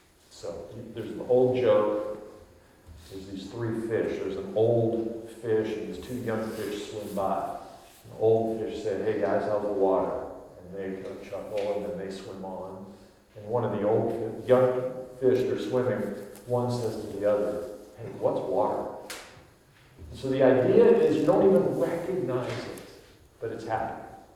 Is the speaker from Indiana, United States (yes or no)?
yes; Fort Wayne, Indiana, United States; now in New York, United States; I am an exile in every way in New York because I'm from Fort Wayne, Indiana. I grew up surrounded by cornfields. I am Midwestern, slow-paced.